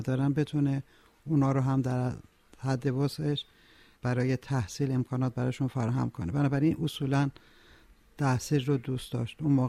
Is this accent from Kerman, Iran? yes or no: yes; Kerman, Iran; also born or lived in Tehran / Tabriz / Urmia; من در تهران به دنیا آمدم، ولی دوران بچگی در کرمان بودیم، من پدرم ارتشی بود و زیاد مسافرت میکردیم و در تبریز و رضایه بودیم